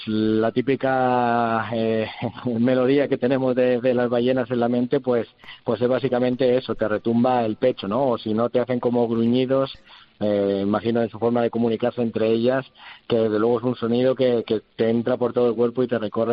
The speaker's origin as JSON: {"language": "Spanish", "town": "Madrid", "region": "Community of Madrid", "country": "Spain", "said": "Para los que somos de Madrid, aunque yo no paro mucho por ahí"}